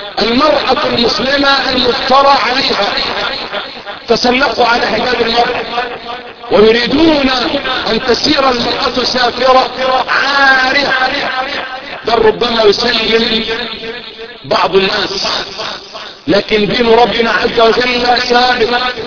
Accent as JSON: {"language": "Arabic", "country": "Egypt", "said": "ان يجعل بلدنا مصر الحديثه"}